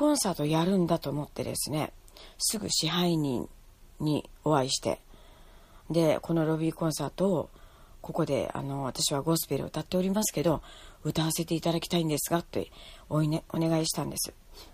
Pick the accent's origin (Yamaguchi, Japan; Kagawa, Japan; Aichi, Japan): Yamaguchi, Japan; Shimonoseki; 私は山口県の下関出身ですけれども